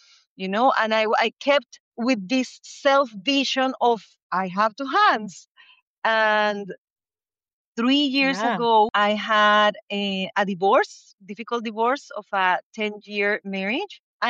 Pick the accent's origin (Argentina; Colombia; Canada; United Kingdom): Colombia; now in United States; Also, I grew up in Colombia, which is a place where, culturally speaking, has a lot of stigma around disability, way more than in the US where I'm living right now.